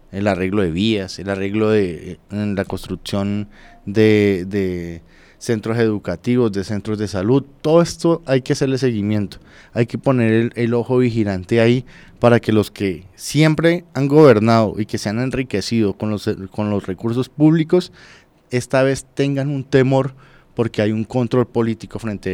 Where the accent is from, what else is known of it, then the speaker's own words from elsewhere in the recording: Natagaima, Tolima, Colombia; now in Soacha, Colombia; Yo soy oriundo de Natagaima, Tolima, sí, y estoy radicado acá en Soacha hace 15 años precisamente.